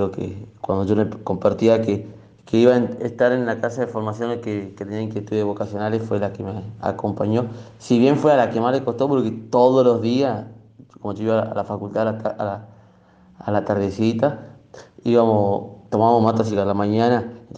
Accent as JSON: {"language": "Spanish", "region": "Corrientes", "country": "Argentina", "said": "ahí de Corrientes."}